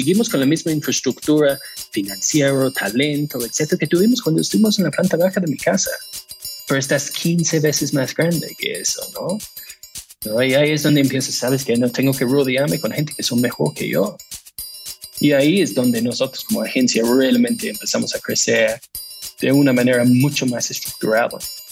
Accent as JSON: {"language": "Spanish", "region": "England", "country": "United Kingdom", "second_language": "Spanish", "moved": "yes", "lives_now": "Mexico", "said": "soy inglés. Llevo 20 años viviendo en México. Esposa mexicana, niñas mexicanas."}